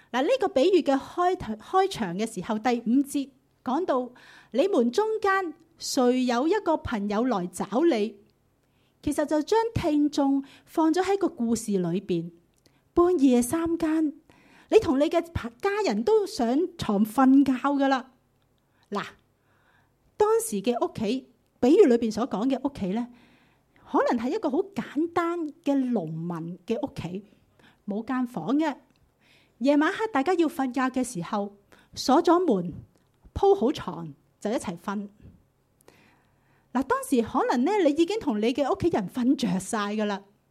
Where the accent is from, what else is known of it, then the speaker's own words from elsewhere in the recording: Hong Kong; 我们香港人，我们用香港的情景再想一下